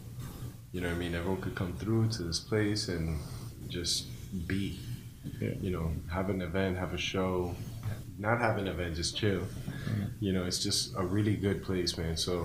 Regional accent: Miami, Florida, United States; It's how many times have we ran into bad neighborhoods and walked out like nothing? But that's because we're from Miami.

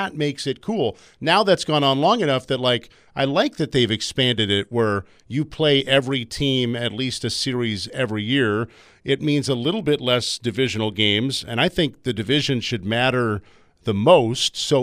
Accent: Illinois, United States; because I grew up in Illinois

